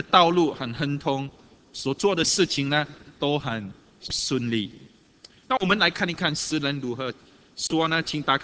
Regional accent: China; 这个上天，我们看对我们中国人来讲是一句美好的一句话

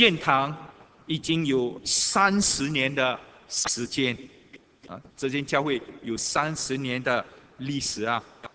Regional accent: Singapore; 他就是我们新加坡人都认识的来佛士

